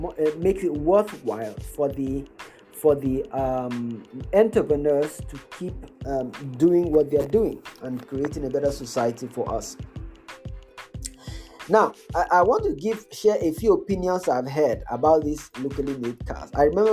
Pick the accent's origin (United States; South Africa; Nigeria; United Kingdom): Nigeria; because I'm Nigerian